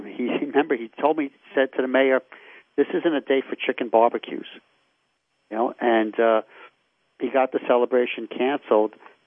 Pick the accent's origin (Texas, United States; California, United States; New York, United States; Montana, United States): New York, United States; Brooklyn; You know, I grew up in Brooklyn, so it was coming up to the Catskills, you know, a lot of that.